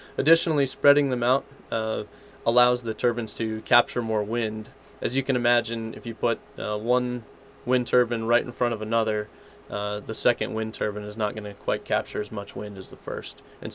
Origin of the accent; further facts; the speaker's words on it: Saginaw, Michigan, United States; As born and raised in Saginaw, so I'm very familiar with the Michigan weather patterns.